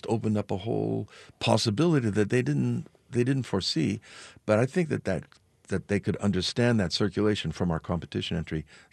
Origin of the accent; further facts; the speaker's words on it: Seattle, Washington, United States; I would say the Chapel of St. Ignatius in my hometown of Seattle, and the Nelson Atkins Museum